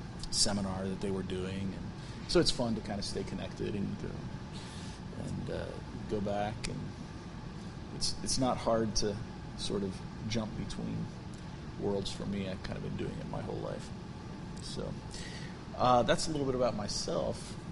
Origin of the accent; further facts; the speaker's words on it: Turkey; I grew up in Turkey as a missionary kid, so I've sort of been back.